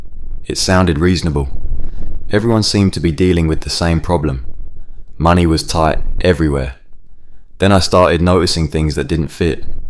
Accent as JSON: {"language": "English", "region": "London", "country": "United Kingdom", "tie": "born or raised there", "said": "Growing up on the Thamesmead estate, I'd watch the buses struggle with the narrow roads and think about how you'd design it differently."}